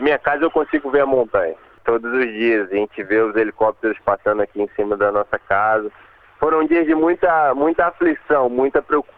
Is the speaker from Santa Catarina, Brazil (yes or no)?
no; Petrópolis, Rio de Janeiro, Brazil; moved away as an adult; now in Thailand; Então, eu sou de Petrópolis, no estado do Rio.